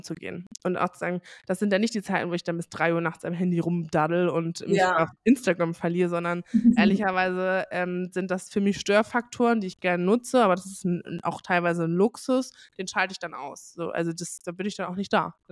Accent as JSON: {"language": "German", "region": "Hamburg", "country": "Germany", "said": "ich komme aus Hamburg, ich muss Schulz von Thun lieben."}